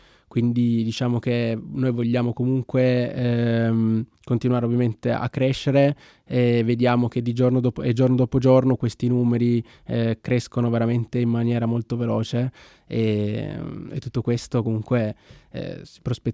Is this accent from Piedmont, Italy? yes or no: yes; Turin, Piedmont, Italy; Io sono di Torino